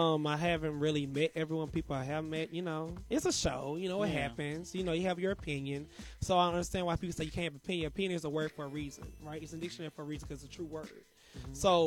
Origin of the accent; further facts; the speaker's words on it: Gulfport, Mississippi, United States; really for people who can come from the country, from the dirty South, Mississippi. I'm from Gulfport, Mississippi.